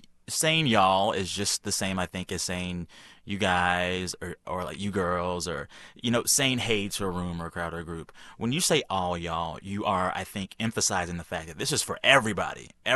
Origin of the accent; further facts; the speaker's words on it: Texas, United States; Yeah, I mean, so I'm Black and I'm Texan and I'm Southern, I guess, as well.